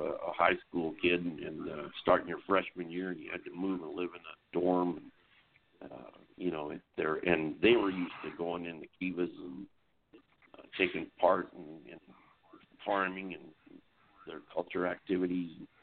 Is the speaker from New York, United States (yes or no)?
no; Winslow, Arizona, United States; And, like when I told you I grew up in Winslow, there was an Indian school in Winslow, and, you know, there was no high school on the reservation.